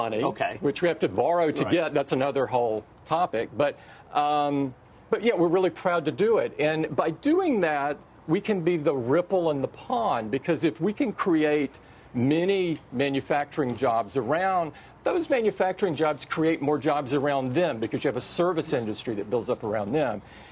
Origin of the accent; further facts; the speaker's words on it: Alabama, United States; 3M manufactures in my home state of Alabama and many other places as well.